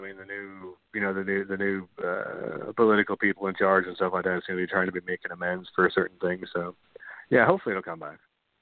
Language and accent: English; St. Louis, Missouri, United States; Yes, yeah, I was born and raised in St. Louis.